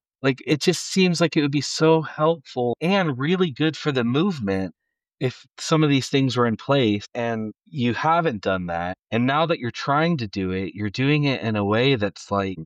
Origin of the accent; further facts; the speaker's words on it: Ohio, United States; growing up in Central Ohio, the Vineyards were always like kind of on the cutting edge